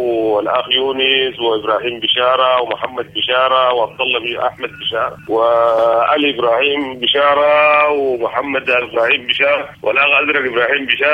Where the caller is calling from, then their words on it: Jeddah, Makkah Province, Saudi Arabia; من المملكة العربية السعودية جدة